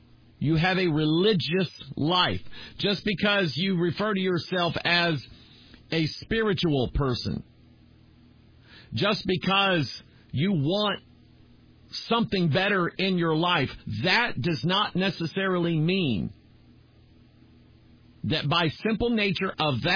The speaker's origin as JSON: {"language": "English", "country": "United States", "said": "but I'm an American, I know America, and so I'm going to speak as an American"}